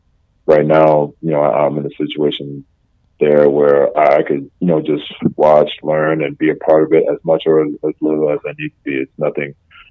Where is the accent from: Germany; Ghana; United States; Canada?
Canada; as a Canadian, like, it's it definitely means a lot